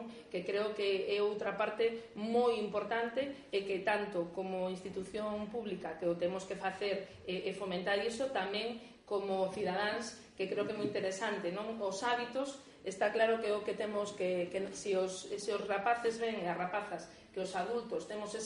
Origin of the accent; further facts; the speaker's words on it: Redondela, Galicia, Spain; Todos os sabemos, tanto os que somos de Redondela como os que non, que Redondela é de calle, de rúa, non?